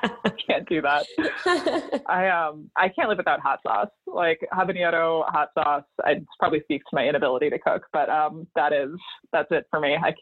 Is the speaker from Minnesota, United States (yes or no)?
yes; Minnesota, United States; now in California, United States; just because I grew up in Minnesota. Like, I'm from a place that does not have a huge diversity of fruits and vegetables, generally speaking, compared to where I live now in California.